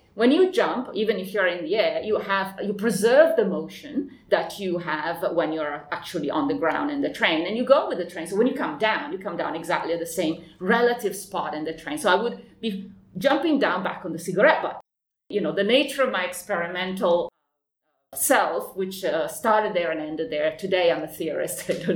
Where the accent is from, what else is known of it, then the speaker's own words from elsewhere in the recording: Bologna, Emilia-Romagna, Italy; also born or lived in Padua; So I'm Italian. I grew up in Bologna for the majority of my childhood.